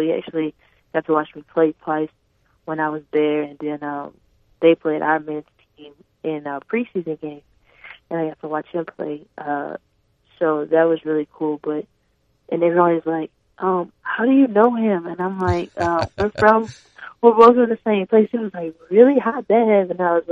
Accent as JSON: {"language": "English", "region": "Louisiana", "country": "United States", "said": "I'm from South Louisiana. Like, I've seen it snow 2 times my whole life, and I've been there my whole life."}